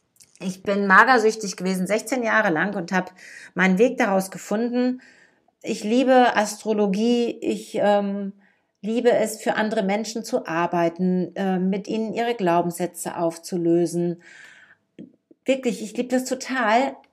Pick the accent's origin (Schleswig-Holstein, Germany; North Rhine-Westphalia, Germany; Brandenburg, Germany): North Rhine-Westphalia, Germany; Dortmund; moved away as an adult; Ich bin 1964 in Dortmund im Ruhrgebiet auf die Welt gekommen und darauf war ich immer stolz. Ich bin ein Kind des Ruhrgebiets. Mein Herz schlägt auch nach wie vor dafür. Mittlerweile wohne ich aber schon seit 17 Jahren in Niedersachsen.